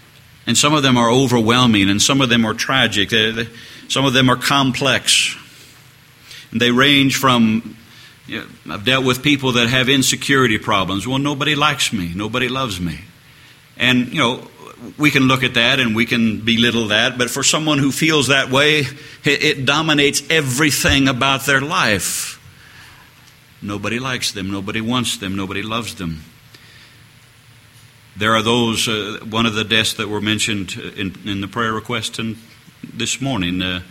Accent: Topeka, Kansas, United States; I was born and raised in Topeka, and we are known for very few things in Topeka.

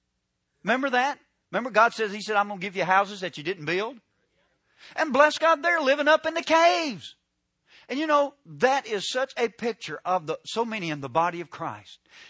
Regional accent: the South, United States; Man, I grew up in the South. They have Johnson grass in Oklahoma.

